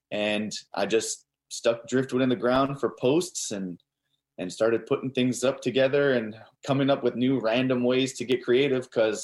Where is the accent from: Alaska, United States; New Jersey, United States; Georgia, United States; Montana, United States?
Alaska, United States; Unalakleet; also born or lived in Barrow; from American Ninja Warrior. I'm Inupiaq from Unalakleet and Barrow, Alaska.